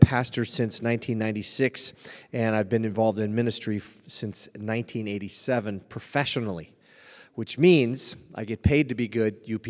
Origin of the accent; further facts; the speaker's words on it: Hibbing, Minnesota, United States; I grew up on the Iron Range, Hibbing, Minnesota.